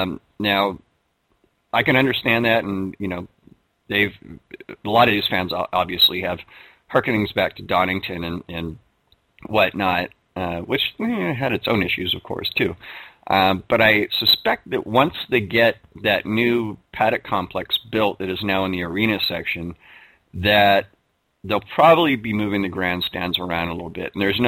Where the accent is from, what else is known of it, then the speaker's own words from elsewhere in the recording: United States; Well, I'm American.